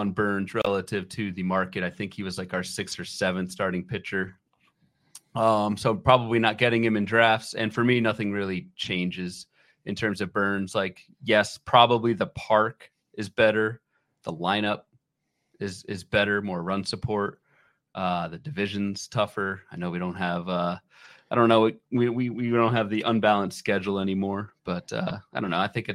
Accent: Virginia, United States; when I was growing up in the Northern Virginia area, pre-Nationals, the Orioles fans have suffered for quite some time.

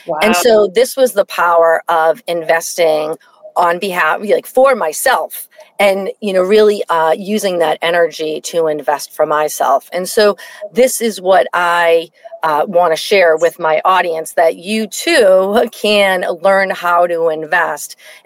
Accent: Boston, Massachusetts, United States; also born or lived in New Jersey; So I grew up in Boston. And so, as I mentioned, the youngest of four kids. And so my mom needed to leave my dad. I was about 2 years old. And we moved from New Jersey

